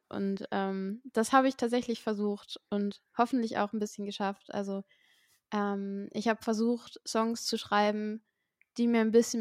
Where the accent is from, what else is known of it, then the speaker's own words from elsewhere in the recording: Hamburg, Germany; Ich komme aus Hamburg und mache Indie, Folk, Indie-Pop und ja.